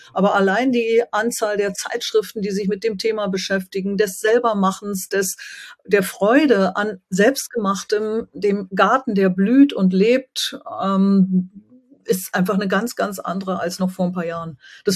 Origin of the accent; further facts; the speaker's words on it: East Germany, Germany; ich komme aus Ostdeutschland in der Ex-DDR